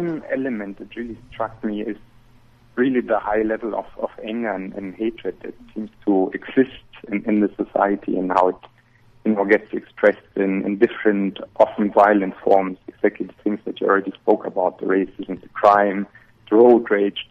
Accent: Germany; now in South Africa; because I'm actually a German. I'm not a South African.

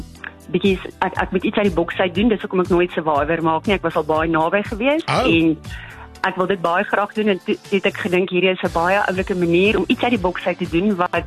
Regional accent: Kroonstad, Free State, South Africa; Ek is van Kroonstad af.

